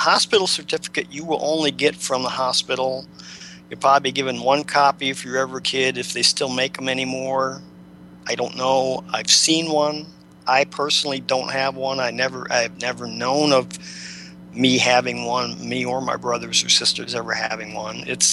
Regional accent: Ohio, United States; born there; In my case, I was born in Ohio. I would get one out of Columbus.

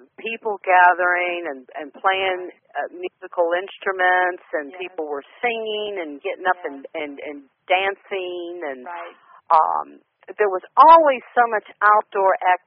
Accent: Hawaii, United States; Interesting because, Janet, I'm from Hawaii.

